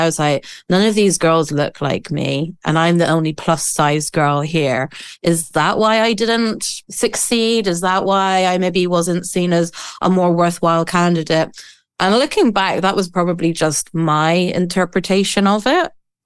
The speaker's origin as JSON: {"language": "English", "country": "Ireland", "tie": "born or raised there", "said": "But like, you know, I grew up in Ireland, and we have like, obviously you've"}